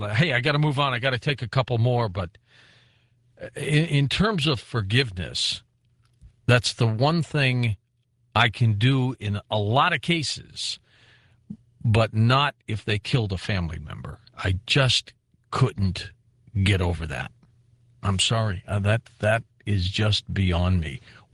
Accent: Detroit, Michigan, United States; It's my hometown.

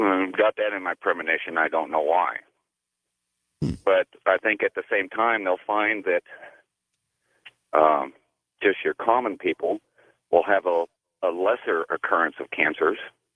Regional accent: Riverside, California, United States; I'm from Riverside, California.

